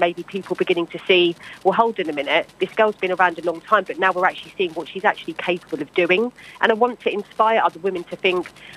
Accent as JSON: {"language": "English", "country": "United Kingdom", "said": "I feel really proud being a British Asian woman working within the sports industry"}